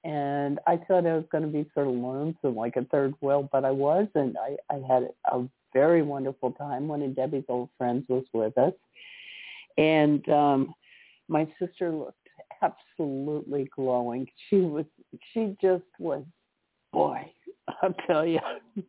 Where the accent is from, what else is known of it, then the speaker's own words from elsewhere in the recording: Boca Raton, Florida, United States; My sister and I grew up in Boca, between Boca and Lighthouse Point, so it was like going home in a way